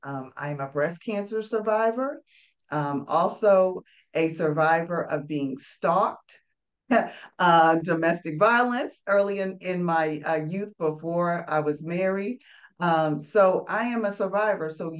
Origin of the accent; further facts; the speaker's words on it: San Antonio, Texas, United States; I'm from San Antonio, Texas. I am a native Texan and have lived in Texas all my life.